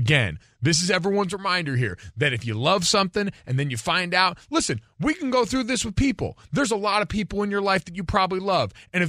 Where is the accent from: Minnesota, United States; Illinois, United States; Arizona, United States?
Arizona, United States; I did spend a number of my years, my life growing up in Arizona when I was a kid.